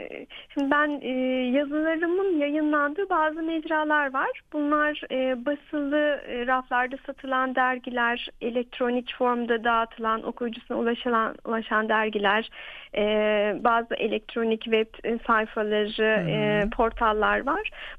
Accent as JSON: {"language": "Turkish", "region": "Sakarya", "country": "Turkey", "lives_now": "Istanbul, Turkey", "said": "Aslen Sakaryalıyım. Ailem Makedonya'dan. Bugün artık isim değişti. Kuzey Makedonya oldu. Büyüklerim göçtüğünde Yugoslavya'ymış. Balkan göçmeni bir ailenin ferdiyim."}